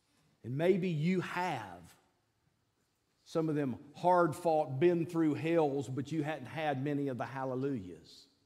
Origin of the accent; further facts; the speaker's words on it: East Coast, United States; I said, I'm not even from here. I'm from the East Coast.